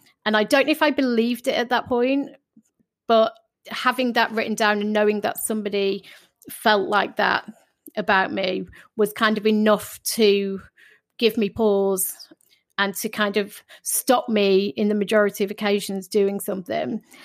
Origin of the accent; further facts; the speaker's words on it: United Kingdom; No, not as British. I mean, British women, especially, yeah.